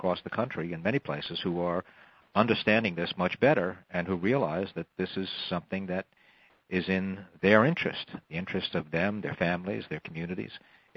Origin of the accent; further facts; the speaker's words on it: New York, United States; Well, yes, it's important to me as a New Yorker that New York is finally once again addressing this.